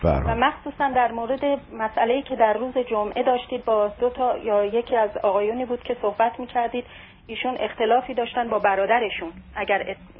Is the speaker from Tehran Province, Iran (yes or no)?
no; Shiraz, Fars, Iran; حقیقتاً من به عنوان یک شیرازی افتخار می‌کنم.